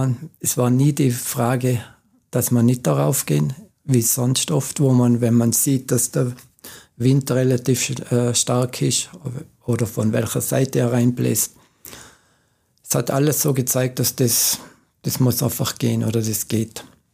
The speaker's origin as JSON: {"language": "German", "town": "Boden", "region": "Tyrol", "country": "Austria", "tie": "born or raised there", "said": "ich komme aus dem Seitental vom Lechtal, aus Boden. Und da war eigentlich die Lawinengefahr im Winter, war es um und auf."}